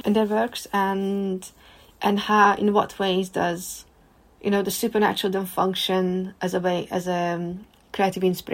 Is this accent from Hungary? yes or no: yes; Hungary; I'm from Hungary, so I know the kind of pattern that they are talking about.